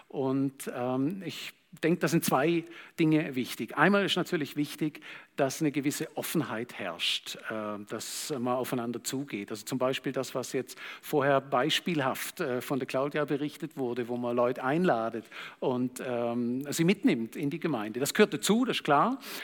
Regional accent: Germany; Also wenn ich als Deutscher Schweizer über die Schweiz reden höre

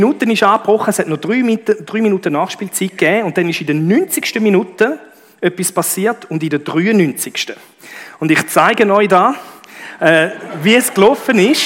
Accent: Switzerland; Ich war ja nicht beteiligt als Schweizer.

